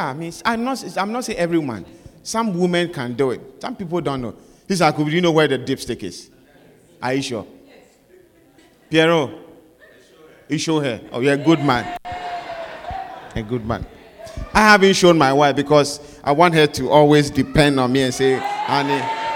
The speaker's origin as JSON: {"language": "English", "country": "Ghana", "said": "One day, I was in Ghana, my home country, and I went to the police station."}